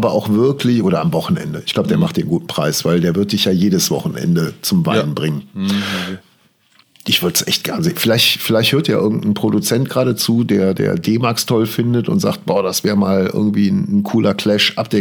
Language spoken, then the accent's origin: German; West Germany, Germany; Ich bin selber komplett im Westen aufgewachsen